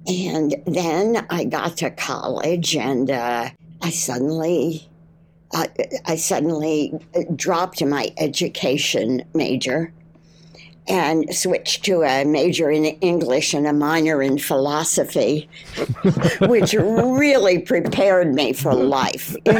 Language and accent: English; Steelton, Pennsylvania, United States; born or raised there